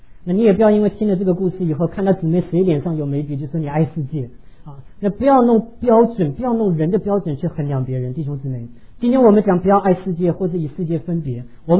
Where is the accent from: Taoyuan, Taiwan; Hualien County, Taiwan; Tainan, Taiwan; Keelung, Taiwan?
Tainan, Taiwan; 所以在我考高中的时候考上台湾那个台南第一志愿，叫台南一中啊